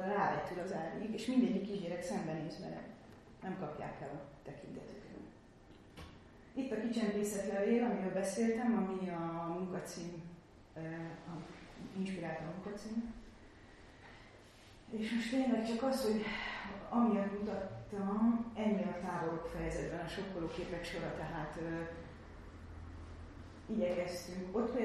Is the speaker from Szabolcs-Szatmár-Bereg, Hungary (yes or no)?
no; Tolna, Hungary; mondjuk én Tolna megyei vagyok